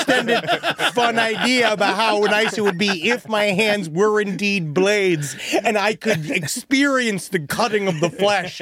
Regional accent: Los Angeles, California, United States; I'm from Los Angeles.

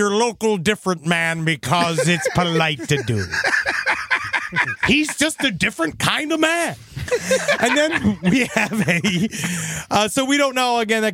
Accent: Bennington, Vermont, United States; So I'm from Bennington. The population there is less than 2,000 people.

